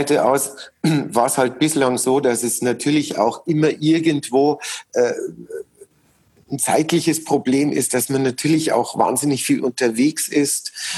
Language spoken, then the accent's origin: German; Munich, Bavaria, Germany; in München erleben, in meiner Heimatstadt